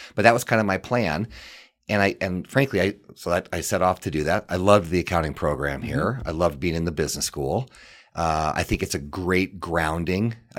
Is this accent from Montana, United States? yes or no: yes; Missoula, Montana, United States; So it was fun to go to school in my hometown. And that meant a lot to me. What it provided me is unbelievable opportunity. You know, a lot of my friends are still in Missoula.